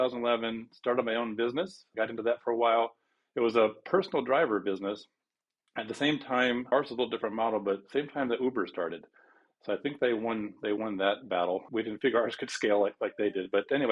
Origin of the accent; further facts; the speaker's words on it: St. Louis, Missouri, United States; also born or lived in Colorado; Yes, I grew up in the Midwest. I'm a St. Louis guy. So born in Colorado, but grew up in the Midwest.